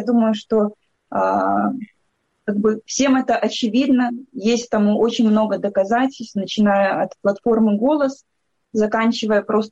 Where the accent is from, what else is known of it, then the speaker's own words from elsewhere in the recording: Grodno, Grodno Region, Belarus; now in Minsk, Belarus; в родном городе, откуда я родом, в Гродно